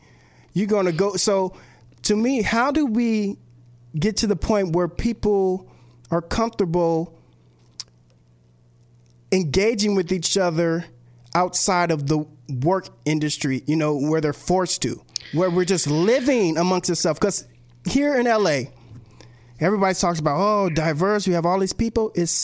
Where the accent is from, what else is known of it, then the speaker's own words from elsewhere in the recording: California, United States; I grew up in San Gabriel Valley, right here, Pasadena, Arcadia, Monrovia, and it's just mixed.